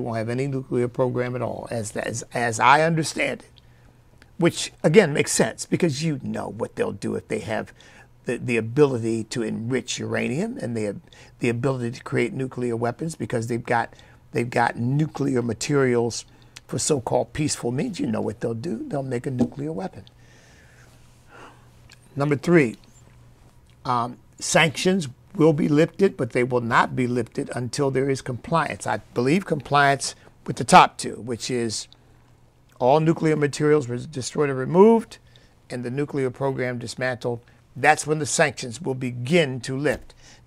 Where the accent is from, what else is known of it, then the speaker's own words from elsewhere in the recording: United States; any more than as an American, I think anybody has a right to tell us what to do about our security.